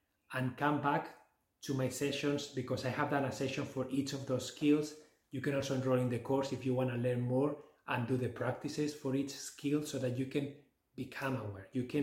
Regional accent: Barcelona, Catalonia, Spain; also born or lived in Canada; I am originally from Barcelona, but I have been living in Canada for the last 10 years.

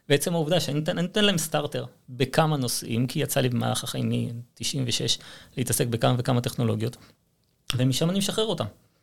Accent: Holon, Tel Aviv District, Israel; אני גדלתי בחולון.

